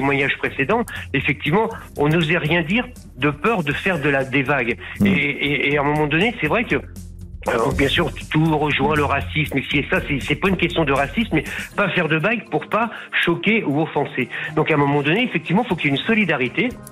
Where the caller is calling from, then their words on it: Mandelieu-la-Napoule, Provence-Alpes-Côte d'Azur, France; de Mandelieu.